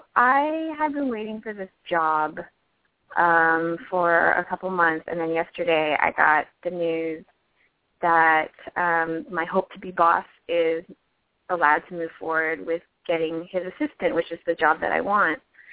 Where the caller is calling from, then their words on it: New York City, New York, United States; I'm calling in from New York City.